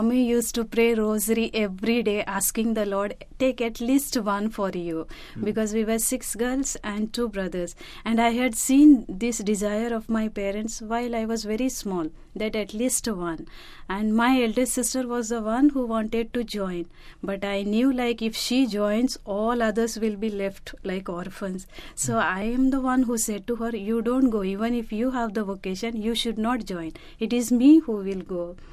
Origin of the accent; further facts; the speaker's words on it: Goa, India; I hail from Goa, that is in India.